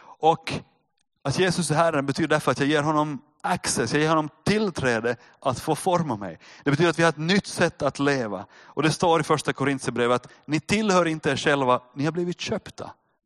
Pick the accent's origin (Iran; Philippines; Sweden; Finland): Finland; För att vi är finlandssvenskar.